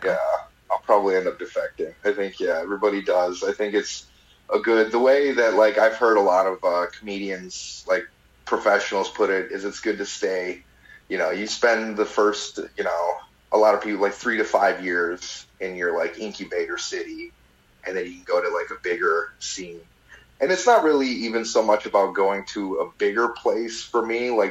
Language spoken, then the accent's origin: English; Lafarge, Wisconsin, United States; now in Portland, United States; I'm from a town called Lafarge, Wisconsin.